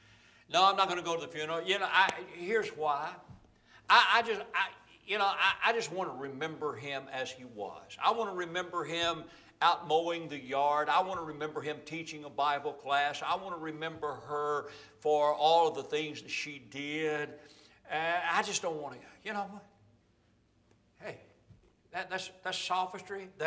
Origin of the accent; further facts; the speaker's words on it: Louisville, Kentucky, United States; I tell people, you know, I was raised in Louisville, Kentucky. You know, you notice I said that correctly.